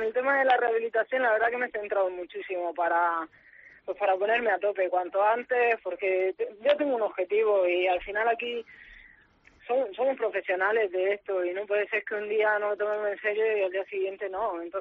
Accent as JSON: {"language": "Spanish", "country": "Spain", "said": "Pero no me lo pienso y con los ojos cerrados me vuelvo a España. A mí me encantaría estar en mi tierra y cerca de mi familia."}